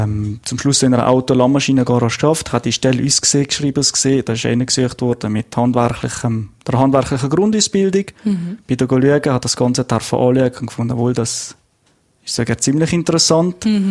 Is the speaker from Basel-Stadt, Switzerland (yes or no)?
no; Glarus, Switzerland; born there; also born or lived in Central Switzerland / Eastern Switzerland / Zurich; Ich bin im Glarnerland geboren, Glarus selber. Bin dann hier im Kanton sind wir ein paar Mal umgezogen, nachher über die Innerschweiz, dann in die Ostschweiz gekommen.